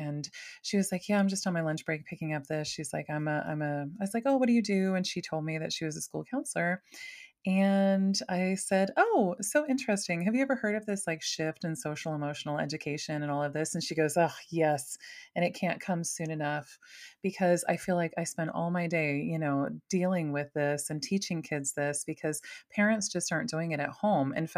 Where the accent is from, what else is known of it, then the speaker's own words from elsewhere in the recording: Maui, Hawaii, United States; I'm from Maui. I assumed everyone did.